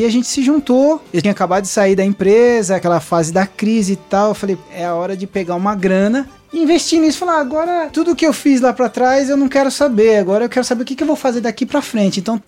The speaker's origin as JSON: {"language": "Portuguese", "region": "São Paulo", "country": "Brazil", "said": "Todos eles são da Zona Norte, eu que sou da Zona Sul."}